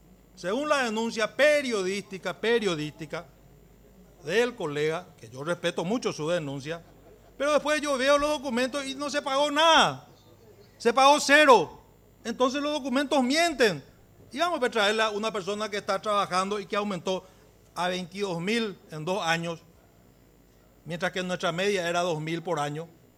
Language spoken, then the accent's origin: Spanish; Paraguay; pensamos todos juntos, como paraguayos que estamos saliendo de esta pandemia